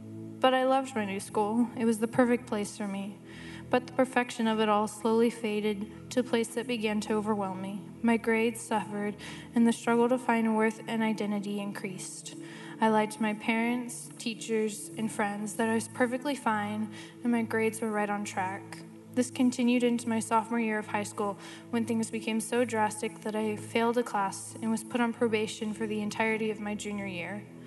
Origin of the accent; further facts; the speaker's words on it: Dallas, Texas, United States; also born or lived in Alabama; I was born in Alabama, but by the grace of God, I grew up in Dallas, Texas.